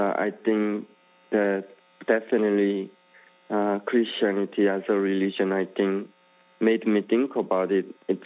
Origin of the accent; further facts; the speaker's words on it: North Korea; now in China; growing up in North Korea, especially after I became an old homeless